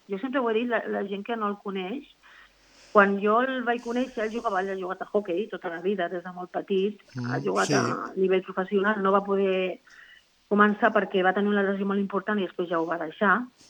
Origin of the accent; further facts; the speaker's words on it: Tarragona, Catalonia, Spain; perquè és la meva ciutat, jo soc de Tarragona i em fa molta il·lusió.